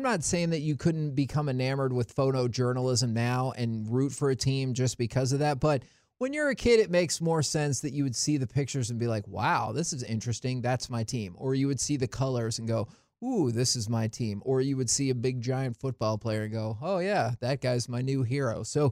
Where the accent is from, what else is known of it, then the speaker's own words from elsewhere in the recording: Montana, United States; moved away; I came to Texas from Montana in 98, and I never watched any of the college sports.